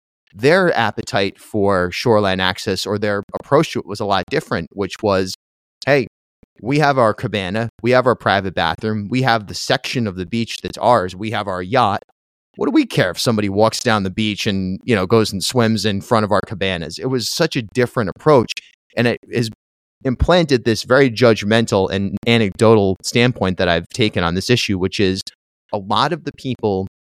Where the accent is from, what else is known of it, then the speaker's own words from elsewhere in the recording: Charlestown, United States; I grew up in Charlestown